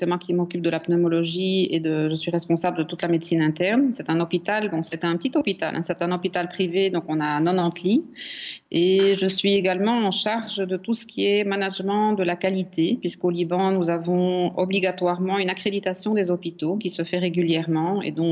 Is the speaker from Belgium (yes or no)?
yes; Belgium; moi, je suis belge